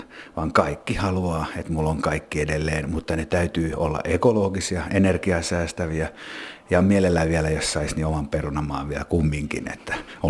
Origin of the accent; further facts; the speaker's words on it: Espoo, Uusimaa, Finland; kun mä oon itse espoolainen